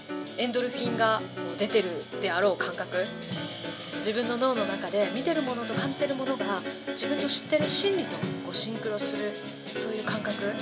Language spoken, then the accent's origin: Japanese; Fukuoka, Japan; 福岡の実家に久々に帰省したんですが、一本の桜の木を見たくて帰りました。私の実家はですね、福岡のすっごい田舎なんですね。イノシシとか猿とか出るような感じの